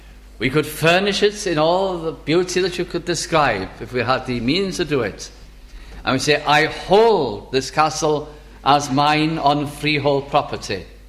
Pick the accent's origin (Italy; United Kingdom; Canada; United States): United Kingdom; Wales; I love my country, I think the world of the fact that I am Welsh, I love it.